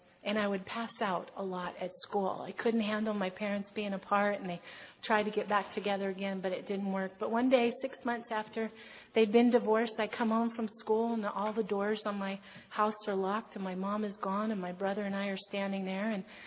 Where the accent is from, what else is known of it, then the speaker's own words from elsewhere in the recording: Kentucky, United States; accent: Southern; being from the South, born and raised in Kentucky, I do have another accent that if anybody here is from the South and I hear you, I will slip right into it